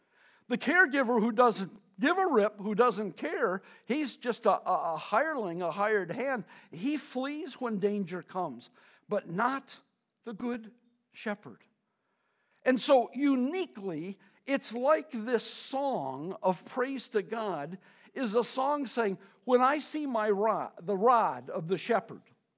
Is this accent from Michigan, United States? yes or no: yes; Detroit, Michigan, United States; When I grew up in Greater Detroit, a pistol was called a rod.